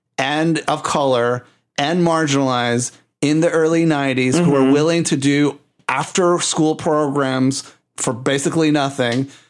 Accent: Puerto Rico; English is a second language; they find out that I speak Spanish and I'm from Puerto Rico, sometimes they reject me because of that.

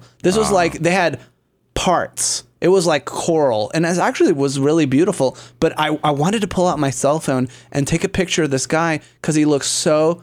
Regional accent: Puerto Rico; To this day, I mean, I'm from Puerto Rico

